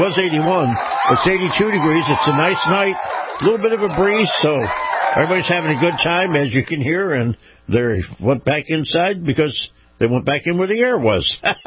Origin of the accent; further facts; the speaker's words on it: Florida, United States; Take, for example, my home state of Florida